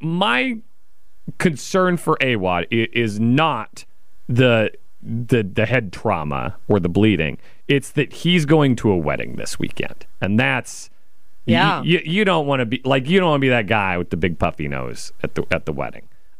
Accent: Wichita, Kansas, United States; I grew up in Wichita, Kansas, so I think my bona fides speak for themselves.

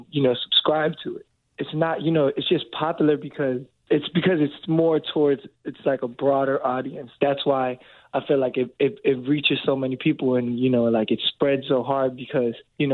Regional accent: Chicago, Illinois, United States; my father's Japanese, from Chicago, you know, but I was raised in Chicago, you know, so I'm also Chicago

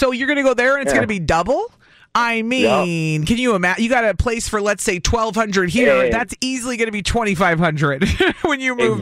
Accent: Illinois, United States; I grew up in Illinois, but all of their family was other places.

